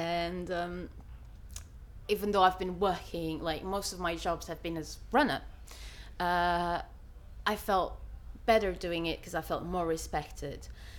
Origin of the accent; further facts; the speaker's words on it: Porto, Norte, Portugal; I'm from Porto. It's a beautiful city, both by the sea and the river. It's a very nostalgic city